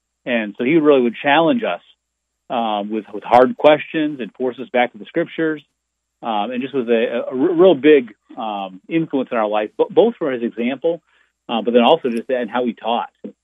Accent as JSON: {"language": "English", "town": "Rochester", "region": "New Hampshire", "country": "United States", "tie": "born or raised there", "said": "I grew up in New Hampshire, about half an hour south of where we live now, in the town of Rochester, New Hampshire, which is down in the, kind of the seacoast area."}